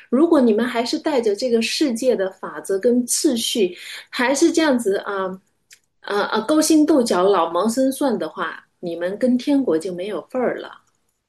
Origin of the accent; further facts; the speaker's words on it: Wenzhou, Zhejiang, China; 甚至我小时候在温州的时候，看不起那些不会讲温州话的人。